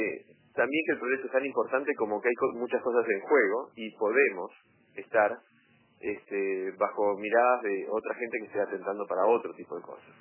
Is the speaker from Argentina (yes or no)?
no; Uruguay; yo como uruguayo